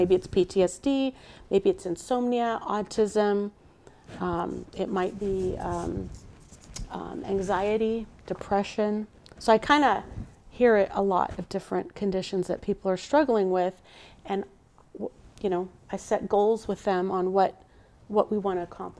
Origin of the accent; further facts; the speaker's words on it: California, United States; I'm from Northern California. Yes. The Sierra Mountains.